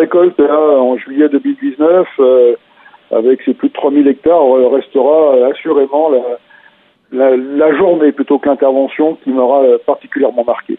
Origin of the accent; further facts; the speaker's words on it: Pays de la Loire, France; Je suis très attaché à l'Ouest, hein, je suis originaire de Loire-Atlantique, j'ai des attaches dans le Morbihan